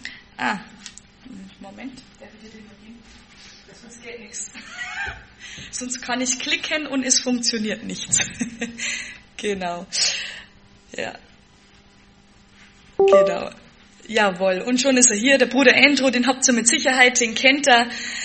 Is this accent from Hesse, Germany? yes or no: no; Deggendorf, Bavaria, Germany; accent: Lower Bavarian dialect; mein Dialekt ist ich spreche Dialekt, kein Hochdeutsch. Ich bin tatsächlich eine waschechte Niederbayerin. … aus Deckendorf, weiß ich nicht. Nicht ganz so weit von hier, gell? Also zwischen Rengsburg und Passau.